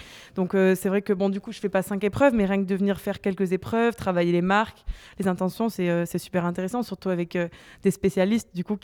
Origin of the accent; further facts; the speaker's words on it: Hossegor, Nouvelle-Aquitaine, France; je viens du sud-ouest, de Cabretan Hossegor